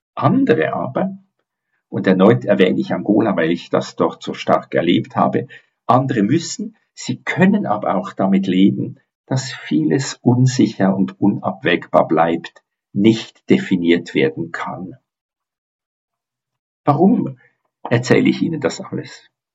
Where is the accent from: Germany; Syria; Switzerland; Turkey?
Switzerland; für mich als Schweizer